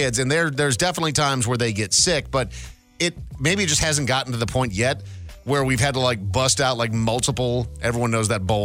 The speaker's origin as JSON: {"language": "English", "region": "Minnesota", "country": "United States", "tie": "born or raised there", "said": "Growing up in Minnesota, obviously the lakes freeze over, but they're not always fully frozen over."}